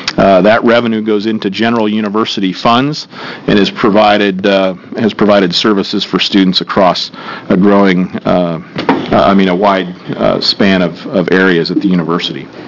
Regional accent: Hillsboro, Oregon, United States; and as a native Oregonian, it's fun to be back and have Hillsborough represented in this group, too, my hometown.

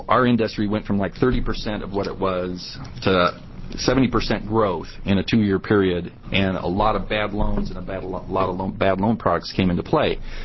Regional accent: California, United States; moved away; I'm from California 15 years ago, and I was fingerprinted and background checked and everything else. I moved to Oregon and got it.

